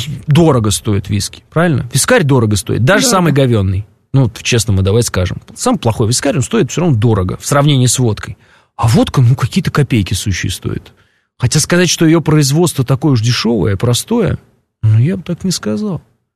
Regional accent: Moscow, Russia; Я москвич в третьем поколении, долбанный понаехавший.

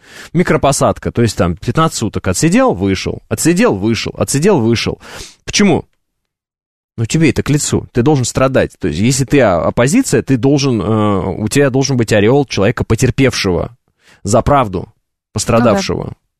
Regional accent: Moscow, Russia; Вот ты из Питера, я из Москвы.

